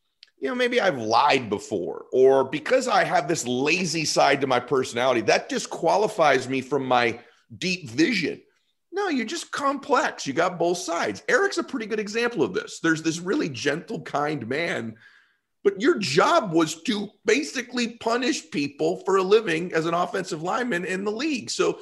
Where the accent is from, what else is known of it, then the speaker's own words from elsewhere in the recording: Boston, Massachusetts, United States; You know, I am from Boston originally